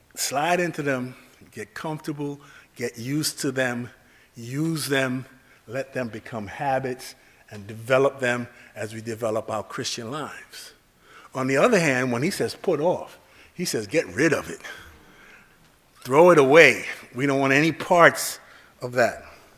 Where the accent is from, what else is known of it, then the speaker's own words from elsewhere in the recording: United States; I grew up in America. I came here when I was 2.